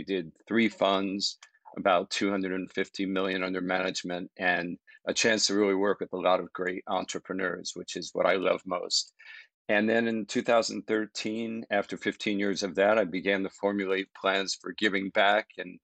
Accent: East Coast, United States; Well, I grew up on the East Coast.

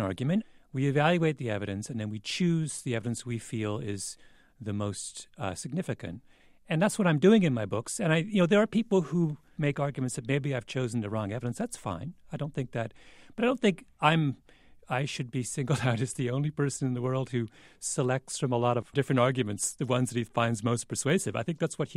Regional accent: Canada; I always bring up the fact that I'm Canadian.

